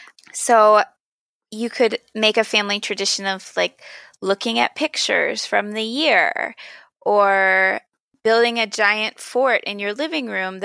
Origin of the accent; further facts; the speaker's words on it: Pennsylvania, United States; When I was a kid, I grew up in Pennsylvania.